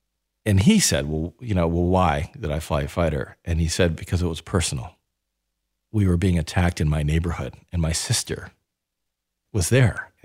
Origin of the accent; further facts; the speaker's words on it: New York, United States; I'm from New York.